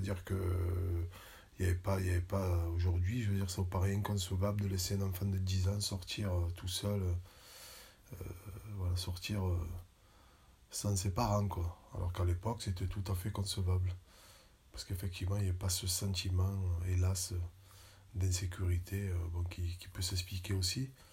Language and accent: French; Marseille, Provence-Alpes-Côte d'Azur, France; Alors, je suis né en 1966 à Marseille, dans un des quartiers les plus populaires de Marseille, qui s'appelle la Belle de Mai. Donc, j'y ai grandi jusqu'à l'âge de 9 ans. Puis, je suis allé dans une banlieue qui s'appelle La Marie